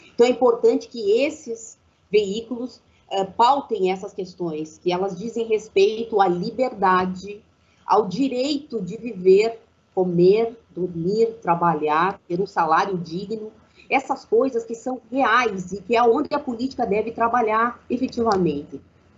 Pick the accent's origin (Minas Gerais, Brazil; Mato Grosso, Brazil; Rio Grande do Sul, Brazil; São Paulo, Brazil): Rio Grande do Sul, Brazil; Eu sou gaúcha e eu acompanhei o início da administração do Olívio no Sul